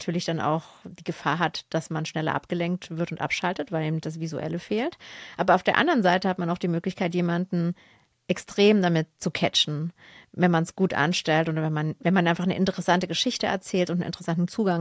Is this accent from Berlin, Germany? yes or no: no; Saxony, Germany; Ich komme aus Sachsen, aus der Nähe von Dresden, aus dem Erzgebirge.